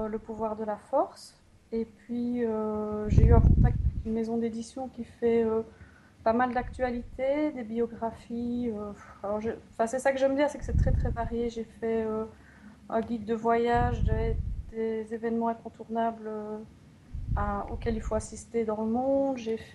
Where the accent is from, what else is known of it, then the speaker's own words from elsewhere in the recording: Belgium; donc je suis belge d'abord, je voulais le préciser. Et donc j'ai fait mes études à Bruxelles